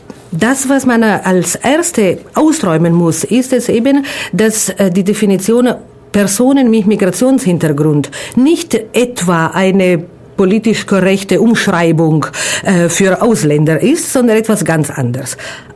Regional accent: Italy; now in Ulm, Germany; Beruflich und persönlich bin ich ja Italienerin, seit langem in Ulm

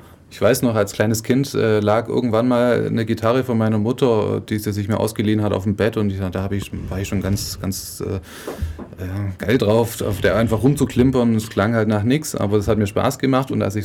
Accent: Schwäbisch Gmünd, Baden-Württemberg, Germany; born there; Ich bin in Schwäbisch Gmünd geboren.

